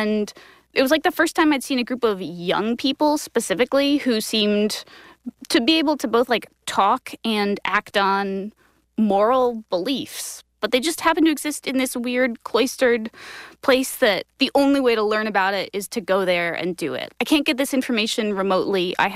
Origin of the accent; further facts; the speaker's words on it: New York City, New York, United States; growing up in New York City and like, having access to all sorts of internet